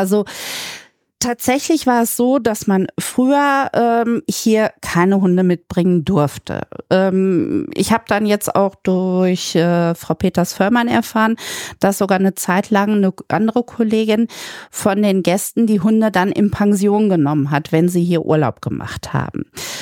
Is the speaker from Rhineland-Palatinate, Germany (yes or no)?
no; Münster, North Rhine-Westphalia, Germany; ich komme aus Münster und in Münster gibt es einen Soziolekt, der heißt Masematte.